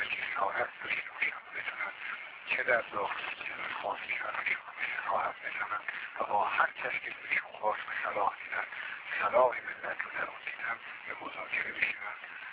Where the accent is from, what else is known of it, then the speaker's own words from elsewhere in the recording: Iran; به عنوان یک ایرانی خارج از کشور و علاقمند به دموکراتیزه شدن ایران میتونم حمایتشون بکنم